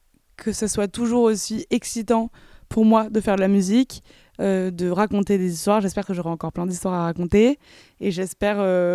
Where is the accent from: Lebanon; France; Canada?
France; Lyon, Auvergne-Rhône-Alpes; born there; J'avais une date à Lyon, c'est ma ville natale.